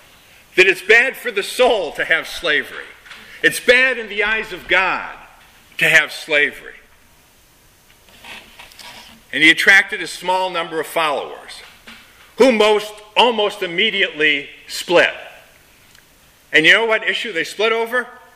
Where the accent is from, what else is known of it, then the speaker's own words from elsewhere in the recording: Ohio, United States; You know, when I grew up in Ohio, and perhaps you did too